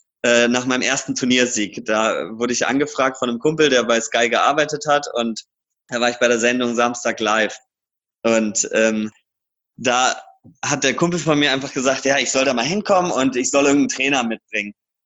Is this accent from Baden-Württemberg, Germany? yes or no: yes; Karlsruhe, Baden-Württemberg, Germany; Da sage ich mal Kleiber Markisen als Karlsruher.